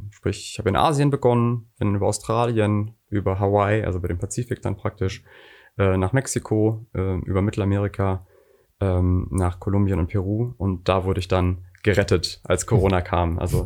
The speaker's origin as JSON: {"language": "German", "town": "Mülheim an der Ruhr", "region": "North Rhine-Westphalia", "country": "Germany", "tie": "born or raised there", "said": "Als ich die Reise gemacht hatte, war ich 30. Also ist schon 3 Jahre her. Ich bin hier geboren im Ruhrgebiet, komme aus Mülheim an der Ruhr"}